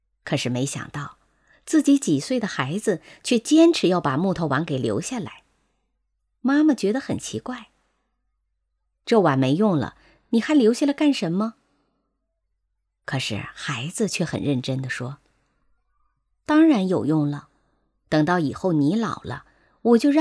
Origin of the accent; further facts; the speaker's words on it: China; 我们中国人一向讲究孝道反哺